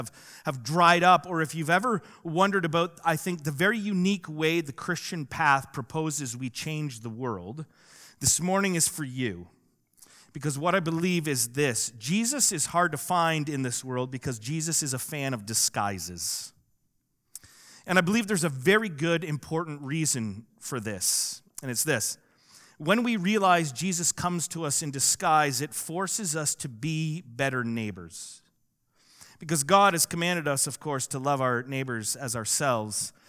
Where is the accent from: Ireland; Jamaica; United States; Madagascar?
Ireland; Dublin, Leinster; I came from Dublin, and it was so thick.